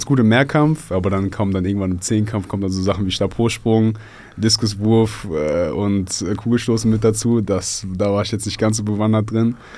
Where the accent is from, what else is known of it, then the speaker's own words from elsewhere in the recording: Oberhausen, North Rhine-Westphalia, Germany; Also ich bin in Oberhausen geboren, groß geworden und habe dann da 21 Jahre meines Lebens auch gelebt.